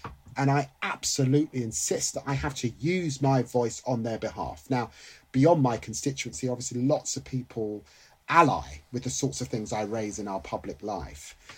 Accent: London, United Kingdom; I'm a Londoner, but I love the British countryside. I'm married to a white woman. My children are mixed heritage.

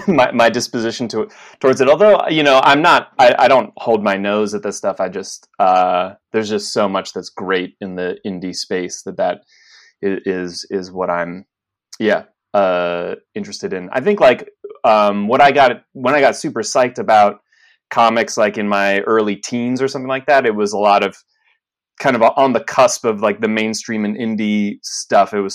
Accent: Lewisburg, Pennsylvania, United States; I grew up in central Pennsylvania, largely a little town called Lewisburg.

